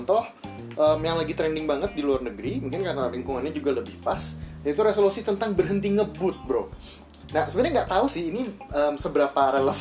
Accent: Jakarta, Indonesia; Mungkin kalau kita orang Jakarta ya mungkin 5-10 menit lah ya

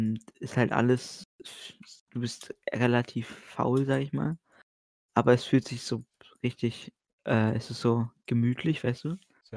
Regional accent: Hamburg, Germany; ich bin 17, ich komme aus Hamburg

